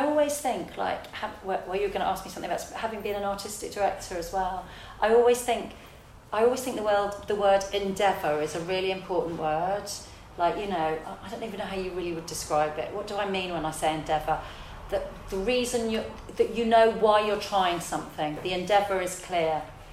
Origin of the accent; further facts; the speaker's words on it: Croydon, London, United Kingdom; they were all from North London, they were all really cool, and I was from Croydon.